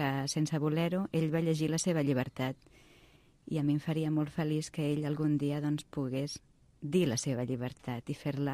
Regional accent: Rubí, Catalonia, Spain; jo sóc de Rubí.

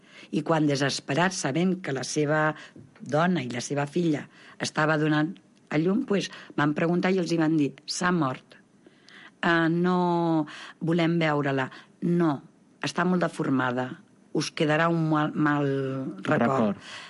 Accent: Mataró, Catalonia, Spain; soc de Mataró

